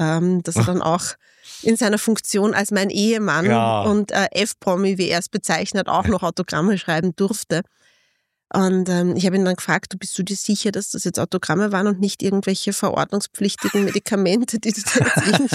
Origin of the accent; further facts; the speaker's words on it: Lower Austria, Austria; In der Nähe von St. Pölten und und St. Pölten ist eine sehr schöne Stadt, da bin ich in die Schule gegangen.